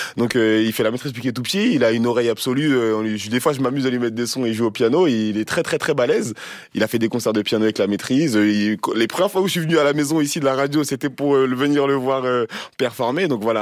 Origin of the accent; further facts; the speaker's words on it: Clichy-sous-Bois, Île-de-France, France; Voilà, moi j'ai grandi à la base au Chêne Pointu, à Clichy-sous-Bois.